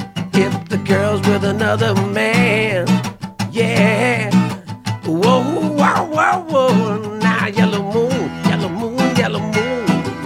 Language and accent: English; Fort Lauderdale, Florida, United States; born there; Wow, I was born in Fort Lauderdale.